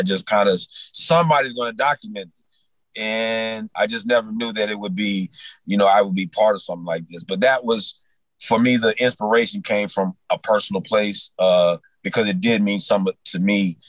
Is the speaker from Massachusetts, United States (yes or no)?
no; Indiana, United States; I was coming from Indiana and, these type of kind of like, I only thought this kind of stuff like went on in New York, you know what I mean?